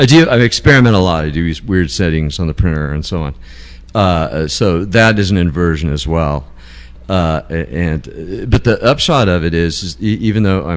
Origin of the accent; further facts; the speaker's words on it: Tarzana, California, United States; Well, when I grew up in Los Angeles, I'm from the San Fernando Valley. I was born in Encino and raised in Tarzana.